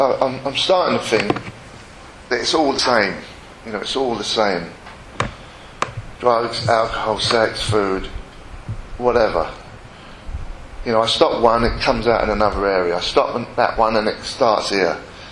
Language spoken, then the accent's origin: English; Shepherd's Bush, London, United Kingdom; I was brought up in Annesmouth and Shepherd's Bush